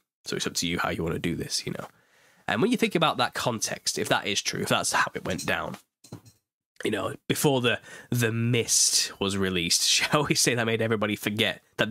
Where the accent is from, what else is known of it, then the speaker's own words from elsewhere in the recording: East of England, United Kingdom; I'm not from Lincoln. I studied in Lincoln for like 3 years. I'm on the east of England. I live in the west.